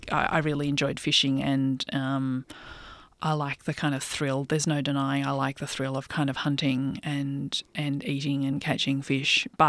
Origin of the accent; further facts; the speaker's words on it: Sydney, New South Wales, Australia; I was born in the late 70s, and I grew up mostly in Sydney, but every holidays we went down there.